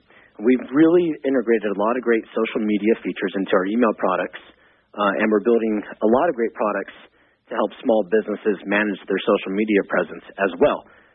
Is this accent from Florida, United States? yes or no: no; Houston, Texas, United States; also born or lived in New York; And so I moved from New York back home to where I grew up, which was Houston, Texas, and started this company with my best friend.